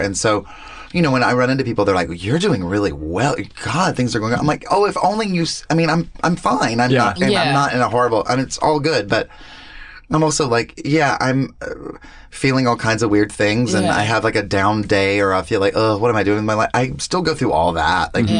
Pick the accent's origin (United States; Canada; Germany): United States; the South; growing up in the South